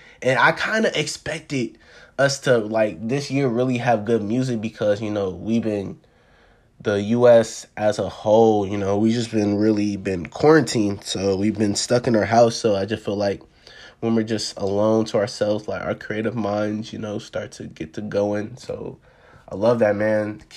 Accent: Ohio, United States; I'm from Ohio. The state of Ohio, we about to be in purple.

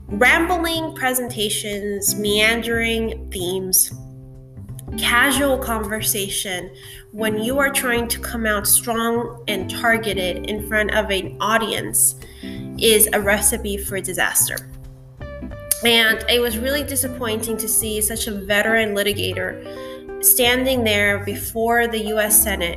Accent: Miami, Florida, United States; Most of you know I'm an attorney from the Miami area.

